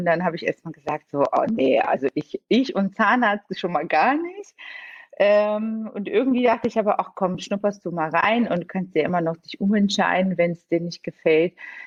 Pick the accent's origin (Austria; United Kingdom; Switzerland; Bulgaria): Bulgaria; German is a second language; also born or lived in Italy; now in Germany; ich bin gebürtig in Bulgarien geboren und bin auch dort aufgewachsen und habe dann, nachdem wir in Italien waren, in Deutschland Zahnmedizin studiert